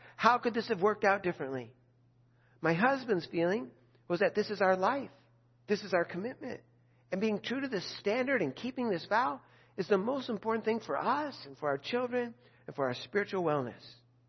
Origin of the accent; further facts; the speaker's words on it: Ireland; I'll just be a fool until the day I die because I'm Irish and I have a temper.